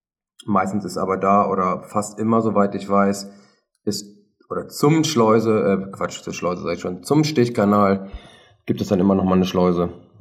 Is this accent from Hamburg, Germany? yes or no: no; Neustadt am Rübenberge, Lower Saxony, Germany; ich komme ja aus dem Hannover-Raum, beziehungsweise Neustadt am Rübenberg, das werden die wenigsten kennen.